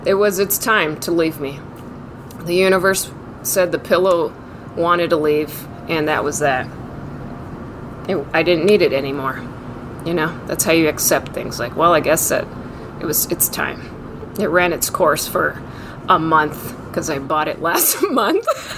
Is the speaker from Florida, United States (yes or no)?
no; California, United States; I'm from California, never been.